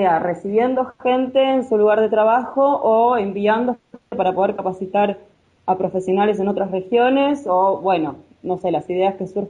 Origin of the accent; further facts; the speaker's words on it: Argentina; los que formamos parte de Jóvenes Bioquímicos somos argentinos